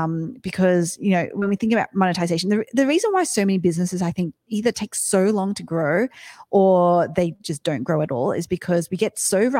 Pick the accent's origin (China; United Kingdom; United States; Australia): Australia; accent: Australian; if you can connect with me and my Australian accent